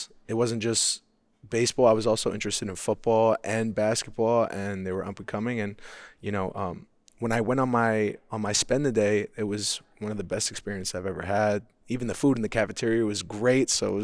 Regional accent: Bronx, New York, United States; Well, I'm from Castle Hill area of the Bronx. Not too far from Throgs Neck. I know a lot of people know Throgs Neck more than Castle Hill, but born and raised in the same house.

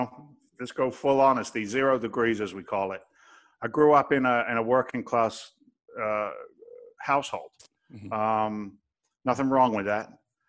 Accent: England, United Kingdom; now in United States; And I'm an immigrant to this country. I came over from England back in 1986. Shh, don't tell anybody. It's a secret. but I carried an American passport today, and I'm proud to carry one.

